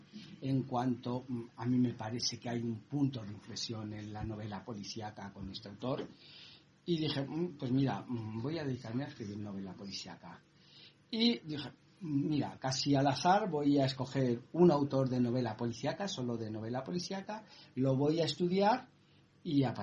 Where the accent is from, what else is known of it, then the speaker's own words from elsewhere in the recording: Madrid, Community of Madrid, Spain; yo soy madrileño